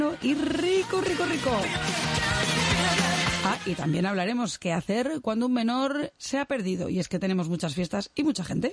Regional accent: Bilbao, Basque Country, Spain; Bueno, pues como somos de Bilbao

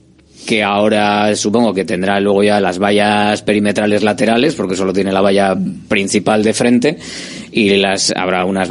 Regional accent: Bilbao, Basque Country, Spain; Somos de Bilbao.

